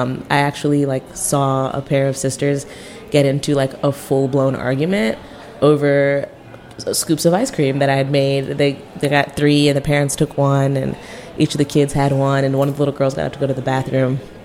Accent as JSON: {"language": "English", "town": "Silver Spring", "region": "Maryland", "country": "United States", "said": "I am from Silver Spring, Maryland, so I'm a DMV native. I've been cooking in this area now professionally for 6 years."}